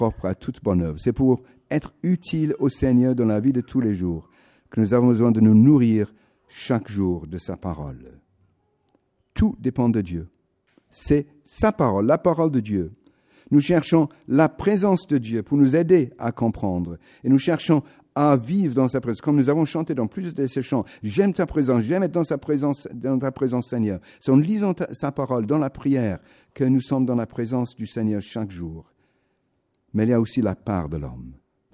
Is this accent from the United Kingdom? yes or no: yes; England, United Kingdom; French is a second language; là en Angleterre, dans mon pays natal, où à 7 ans on chantait déjà